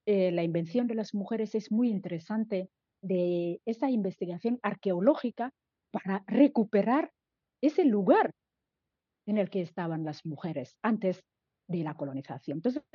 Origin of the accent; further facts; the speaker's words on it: Senegal; now in San Sebastián, Spain; Soy senegalesa y donostiarra porque también ya llevo mucho tiempo viviendo en Donosti.